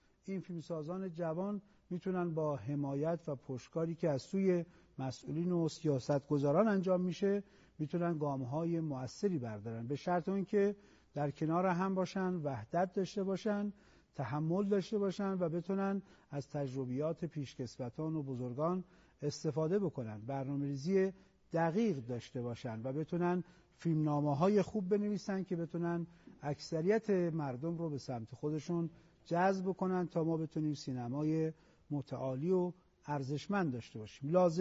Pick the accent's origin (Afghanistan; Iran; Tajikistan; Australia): Iran; وظیفه دارم به عنوان یک ایرانی